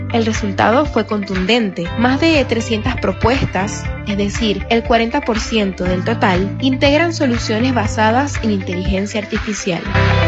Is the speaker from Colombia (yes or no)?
no; Venezuela; Lo que nos define como venezolanos es nuestra capacidad de crear, de innovar y de salir adelante incluso en los momentos más difíciles.